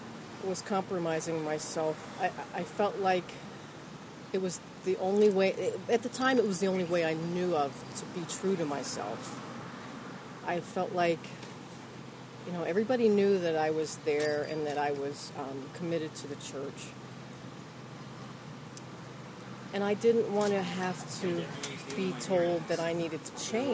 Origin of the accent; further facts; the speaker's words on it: Pennsylvania, United States; Southwestern Pennsylvania.